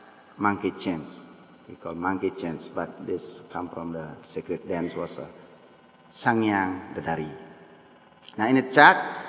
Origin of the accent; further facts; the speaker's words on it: Bali, Indonesia; English is a second language; My English is very poor. And I just want to tell you, I come from Bali.